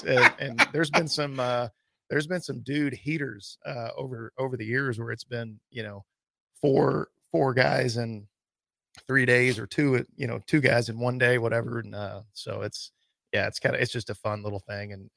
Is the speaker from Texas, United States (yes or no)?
yes; Round Rock, Texas, United States; also born or lived in Houston; I grew up in Round Rock, which is just north of Austin.